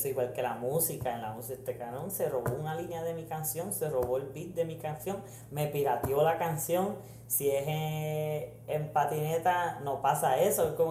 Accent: Puerto Rico; Qué sé yo, somos boricuas.

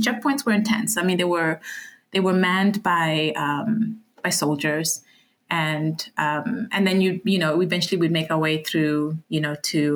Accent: south, Namibia; Well, I grew up in Namibia, in a tiny town in the south, like on the coast.

